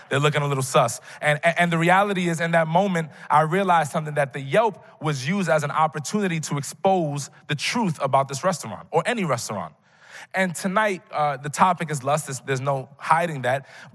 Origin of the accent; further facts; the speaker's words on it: Bronx, New York, United States; now in Brooklyn, United States; And I remember when we first moved to Brooklyn, we're originally from the Bronx.